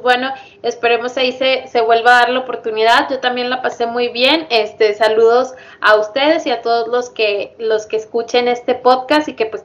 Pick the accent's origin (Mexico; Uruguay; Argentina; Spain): Mexico; Soy la primera latina mexicana en el libro de familia